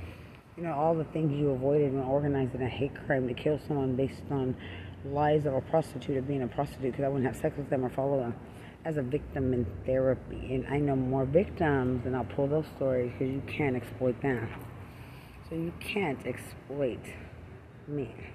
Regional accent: Lubbock, Texas, United States; I'm from Lubbock. We're not children.

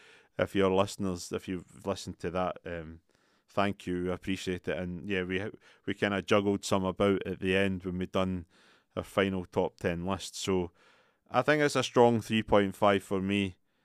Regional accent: Scotland, United Kingdom; We are obviously Scottish people, so we know where to find things in the UK

